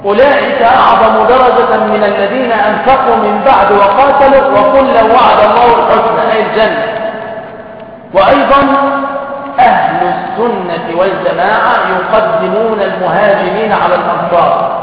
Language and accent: Arabic; Damietta, Damietta Governorate, Egypt; على فكرة أنا من دمياط حتى لا يقرأ هذا غريب يقول هكذا على الدمياط